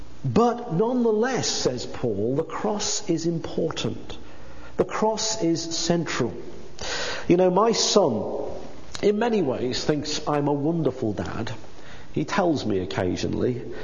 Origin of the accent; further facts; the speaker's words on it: Liverpool, North West England, United Kingdom; I came from a good sound evangelical church that I grew up in Liverpool